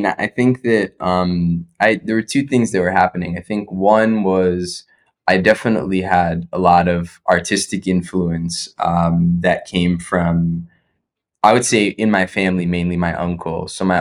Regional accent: New Jersey, United States; So we grew up in Jersey. My grandparents were in Queens.

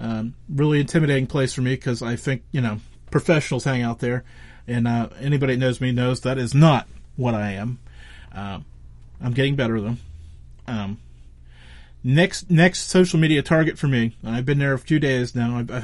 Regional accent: Pennsylvania, United States; I know the Steelers are 7-0 because, you know, I'm from Western Pennsylvania

